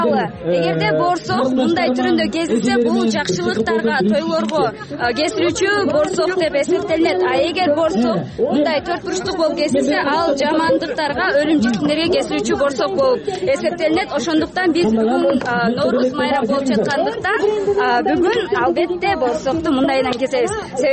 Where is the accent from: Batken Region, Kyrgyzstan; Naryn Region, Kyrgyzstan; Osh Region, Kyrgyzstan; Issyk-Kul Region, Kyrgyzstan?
Issyk-Kul Region, Kyrgyzstan; Көлдөн келдик. Көлдөн.